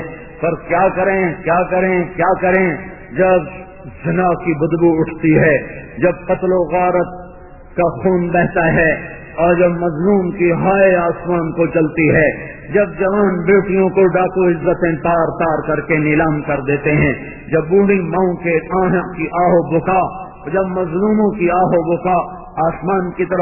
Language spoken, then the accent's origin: Urdu; Tulamba, Punjab, Pakistan; ہماری جماعت تھی میرے اپنے علاقے میں تلمبے میں